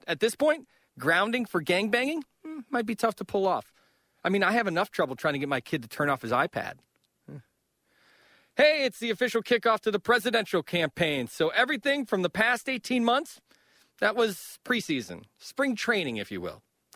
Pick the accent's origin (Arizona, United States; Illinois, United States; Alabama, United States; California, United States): Illinois, United States; Chicago; as a Chicagoan, it blows my mind, it's stacked parking.